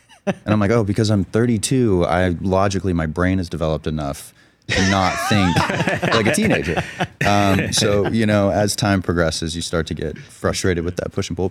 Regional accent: Annapolis, Maryland, United States; born there; I was born in Annapolis.

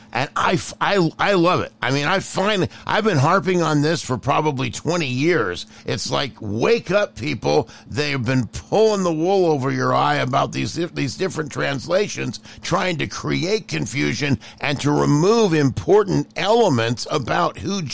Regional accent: San Leandro, California, United States; also born or lived in Modesto / Texas; I was on the school site council in Modesto, California, before we're in Texas now. But I grew up in the Bay Area. I grew up in San Leandro. And then joined the Air Force, and that's what got me to Texas to begin with.

